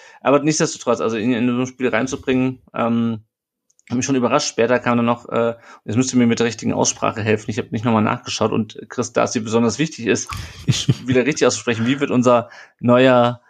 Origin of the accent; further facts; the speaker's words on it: Hesse, Germany; Ich komme ja aus Hessen, ne?